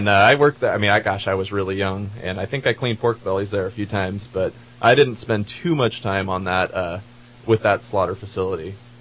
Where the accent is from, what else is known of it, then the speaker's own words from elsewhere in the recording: Fall River, United States; I grew up in Fall River up there, correct.